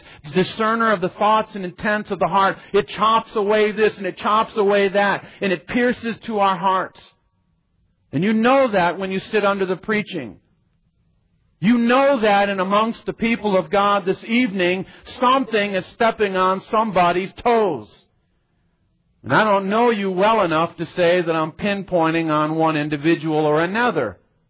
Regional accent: Michigan, United States; I grew up in Michigan, and one that was nearby was in Ohio. It's called Cedar Point.

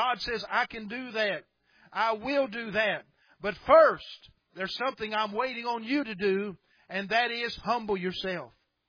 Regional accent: Kentucky, United States; Boy, I tell you, I'm from Kentucky. I like food, and I appreciate whoever did that.

